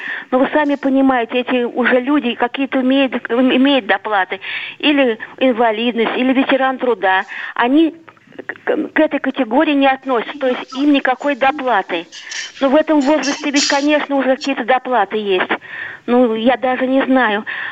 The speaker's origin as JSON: {"language": "Russian", "region": "Moscow", "country": "Russia", "tie": "born or raised there", "said": "Я старая коренная москвичка."}